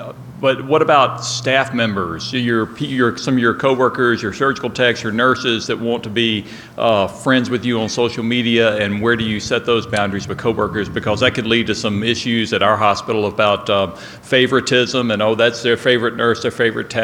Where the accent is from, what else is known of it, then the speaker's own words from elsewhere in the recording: Hattiesburg, Mississippi, United States; from Hattiesburg, Mississippi.